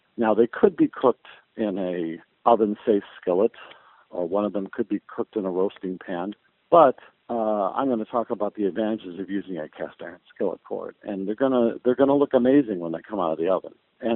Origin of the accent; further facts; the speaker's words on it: Chicago, Illinois, United States; Even though I'm from the Chicago area